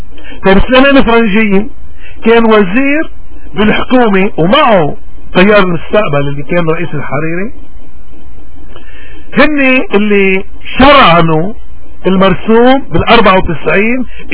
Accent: Lebanon; ولكن قلنا طالع بايدنا كلبنانيين نحن نحارب حزب الله؟

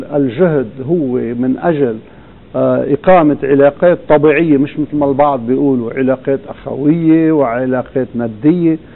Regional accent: Lebanon; ما بالنهاية كلنا سوا كلبنانيين رح نستفيد، والإفادة رح تكون لكل اللبنانيين.

